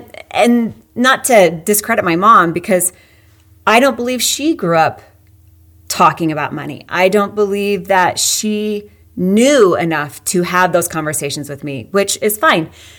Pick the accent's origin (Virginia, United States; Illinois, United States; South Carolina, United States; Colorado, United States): Colorado, United States; Grand Junction; Well, I grew up in Grand Junction, Colorado. I was a single child for 10 years.